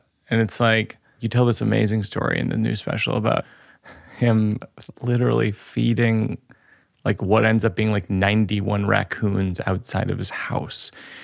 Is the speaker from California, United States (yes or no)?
no; Shrewsbury, Massachusetts, United States; I'm from the Ohio of Massachusetts. I'm from Shrewsbury, which is kind of the same thing. Like, we're nowhere near the water.